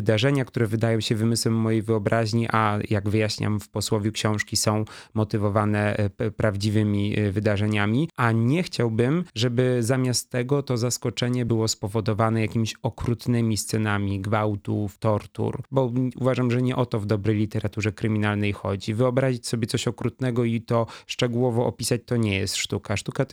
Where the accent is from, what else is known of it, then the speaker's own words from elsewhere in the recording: Bolesławiec, Lower Silesian Voivodeship, Poland; Nie bezpośrednio w Karkonoszach, bo w Bolesławcu, to jest moje rodzinne miasto